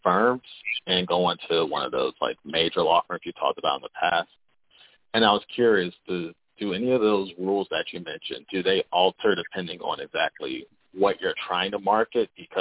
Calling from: Raleigh, North Carolina, United States; from Raleigh.

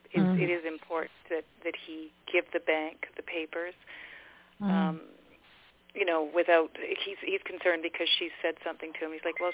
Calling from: Vancouver, British Columbia, Canada; Mom, from Canada, from Vancouver area in BC.

